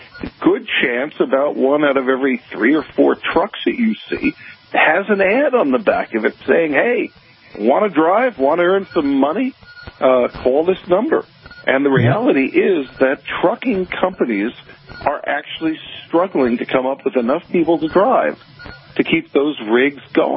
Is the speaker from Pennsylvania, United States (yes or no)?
no; New York, United States; I'm originally from the New York area